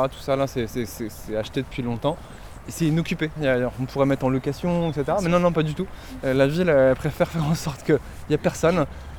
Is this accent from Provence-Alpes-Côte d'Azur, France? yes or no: no; Rennes, Brittany, France; Moi, je suis rennais depuis toujours, hein, j'ai 42 ans. J'ai vécu quasiment toute ma vie ici, je suis né à Rennes, etc.